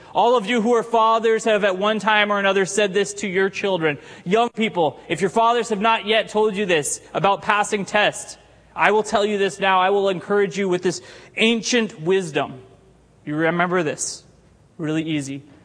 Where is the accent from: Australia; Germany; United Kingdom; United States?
United States; Poway, California; I'm born and raised in Poway. This is not exactly wilderness, although it was when I was younger.